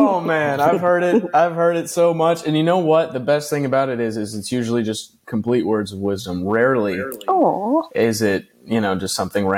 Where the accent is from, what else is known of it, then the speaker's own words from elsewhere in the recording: Georgia, United States; It's where my roots are. And it's, I mean, growing up in Georgia, that's what I heard constantly from my grandparents, from my family.